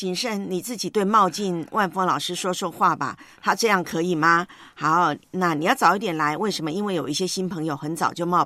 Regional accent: Taiwan; now in Hong Kong; 我的老家呢，台湾呢，我们都常常很亲密的称呼他呢叫

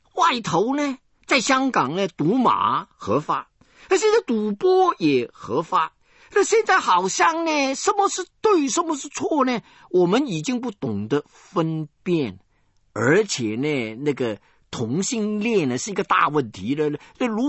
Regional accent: China; now in United States; 我们从前中国人呢不离婚的，现在外国人离婚，我们中国人也学会了离婚

